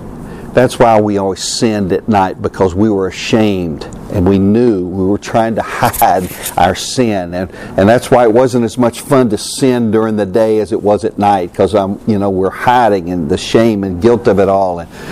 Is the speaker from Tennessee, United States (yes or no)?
yes; Harriman, Tennessee, United States; also born or lived in Knoxville / Johnson City / Newport; I was born in Knoxville, moved to Johnson City, Newport, Harriman, went to high school at Harriman